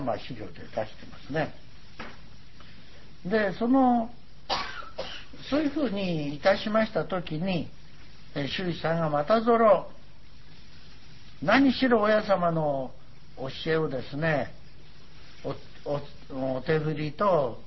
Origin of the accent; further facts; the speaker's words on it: Kanto, Japan; 私はこれ分かんなかった。関東育ちは弦があるということが分からなかった。